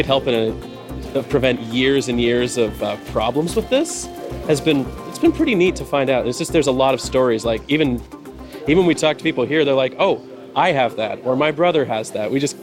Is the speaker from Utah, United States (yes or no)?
yes; Salt Lake City, Utah, United States; I'm from Salt Lake, and that's actually where we all go to school now.